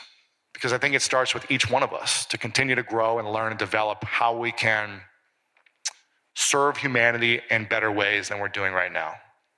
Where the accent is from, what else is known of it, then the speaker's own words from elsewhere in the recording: Midwest, United States; the way I grew up in the Midwest and a lot of the friends that I know, they would never talk about this stuff growing up.